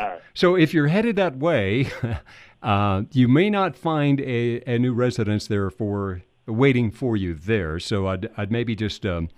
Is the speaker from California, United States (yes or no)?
yes; California, United States; I grew up in California.